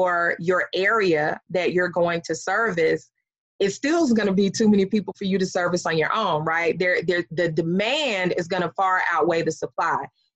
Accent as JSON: {"language": "English", "region": "the South", "country": "United States", "said": "I'm from the South, so, you know, buckshots, right?"}